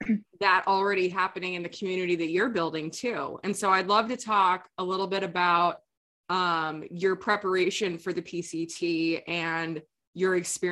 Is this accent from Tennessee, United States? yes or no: no; Kansas, United States; born there; moved away; also born or lived in California; I was born in Kansas. Yep. Like I moved out to California.